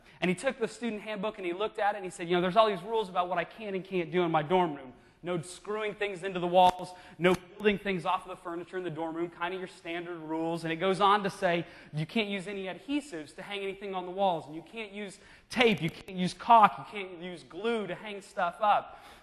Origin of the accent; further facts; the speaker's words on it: Kentucky, United States; So I grew up in Eastern Kentucky. For those of you who don't know, that's in the Appalachian Mountains.